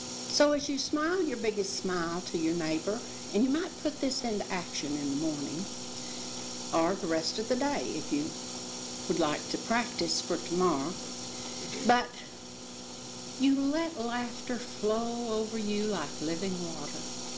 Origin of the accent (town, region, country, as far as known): Fort Griffin, Texas, United States; born or raised there